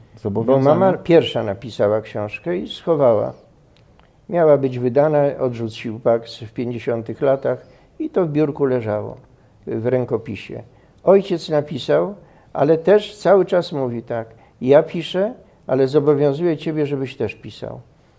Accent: Warsaw, Masovian Voivodeship, Poland; ja też z Woli i tam przeżyłem to.

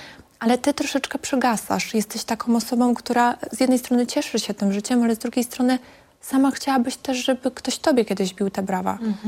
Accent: Siemianowice Śląskie, Silesian Voivodeship, Poland; now in Warsaw, Poland; już zostałam tutaj w Warszawie, bo też wiedziałam, że większe możliwości będę miała tutaj w Warszawie niż zostać u siebie w Siemianowicach Śląskich. No i zostałam u siebie w Warszawie.

